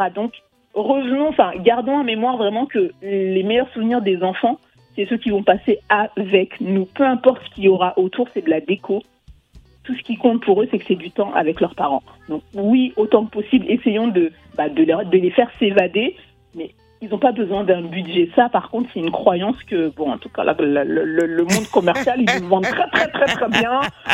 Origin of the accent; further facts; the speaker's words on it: France; personnellement, j'ai grandi en province, en France.